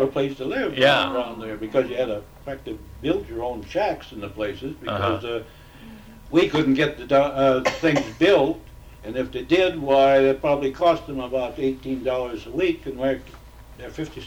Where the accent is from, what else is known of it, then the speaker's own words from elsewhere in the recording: Reeder, North Dakota, United States; also born or lived in Iowa / Sioux Falls, South Dakota; I was born in Iowa. Schooled in Sioux Falls, South Dakota, and raised in North Dakota on the farm in out by Reeder in Bowman County.